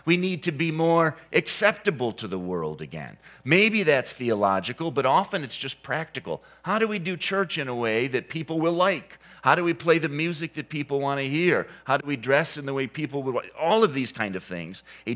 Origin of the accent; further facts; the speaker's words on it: Saginaw, Michigan, United States; The church that I grew up in Saginaw was founded by people who later became missionaries